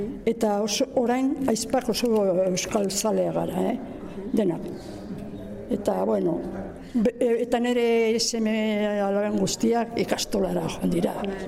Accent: Pamplona, Navarre, Spain; born there; Baina nia, Iruñan jaio nintzen, eta den arderaz.

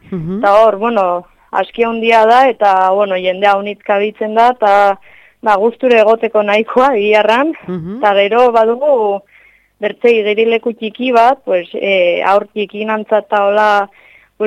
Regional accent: San Sebastián, Basque Country, Spain; Bai, Donostiakoa naiz, bai.

